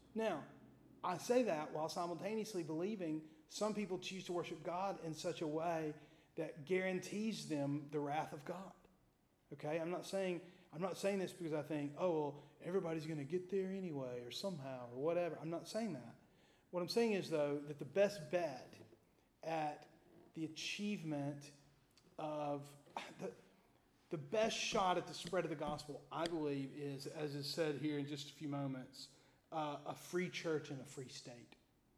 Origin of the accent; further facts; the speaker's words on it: United States; I don't know if you know this, but I'm an American.